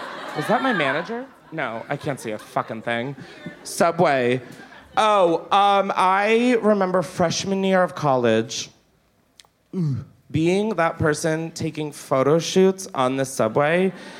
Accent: Delaware, United States; I went up to him because I'm from Delaware, so celebrities were top of the priority.

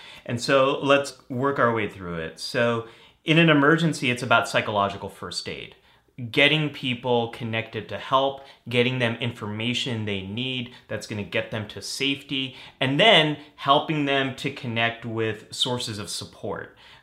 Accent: California, United States; I grew up in Northern California. I never lived through anything like this before.

